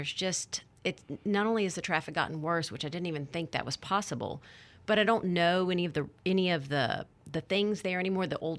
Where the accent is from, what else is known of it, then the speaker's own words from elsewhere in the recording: Atlanta, Georgia, United States; I tell people, I'm like, I'm from Atlanta. I can't help it. This is how I drive.